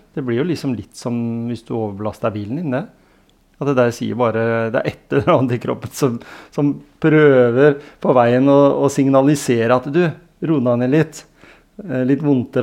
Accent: Telemark, Norway; litt erfaring fra Grenland der jeg kommer fra

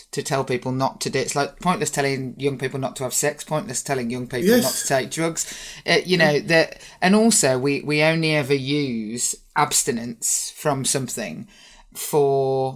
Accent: Birmingham, West Midlands, United Kingdom; I'm definitely from Birmingham. Definitely. I'm sitting in Birmingham right now. Although I'm in the posh bit now. I live in Moseley now, so I'm posh.

